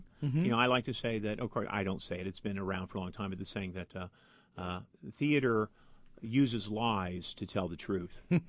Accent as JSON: {"language": "English", "town": "Indianapolis", "region": "Indiana", "country": "United States", "tie": "born or raised there", "said": "Well, because I grew up here in Indianapolis, of course, I was familiar with Central State Hospital."}